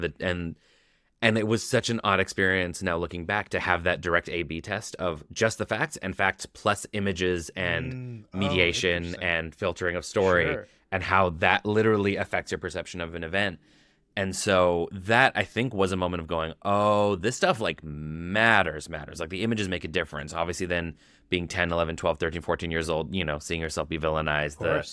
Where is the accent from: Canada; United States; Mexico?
Canada; we're 10 years old. We're Canadian.